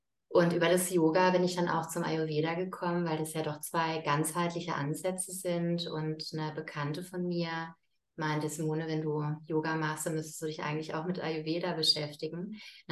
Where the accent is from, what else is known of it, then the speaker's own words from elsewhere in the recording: Offenburg, Baden-Württemberg, Germany; gebe in dem Rahmen Yogastunden hier in meiner Heimatstadt Offenburg